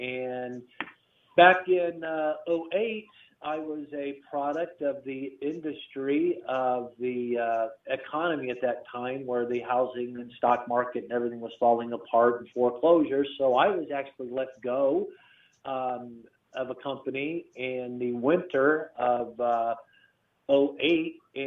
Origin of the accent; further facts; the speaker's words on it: Greenwood, United States; Well, I grew up down here in the Greenwood area, so I'm a Southsider, so I've seen a lot of changes down here through the years